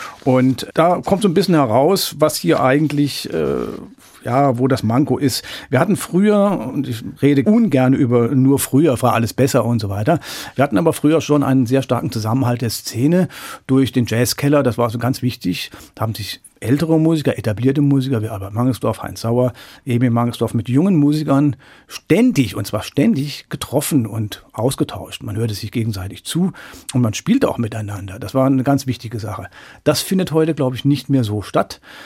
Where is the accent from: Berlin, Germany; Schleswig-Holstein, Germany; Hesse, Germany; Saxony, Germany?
Hesse, Germany; Frankfurt; Das muss man sich als Frankfurter mal vor Augen halten